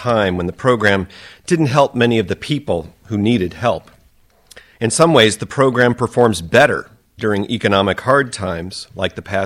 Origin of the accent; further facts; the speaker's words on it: Virginia, United States; if I told you that I was raised in Virginia and have worked for most of my adult life in Virginia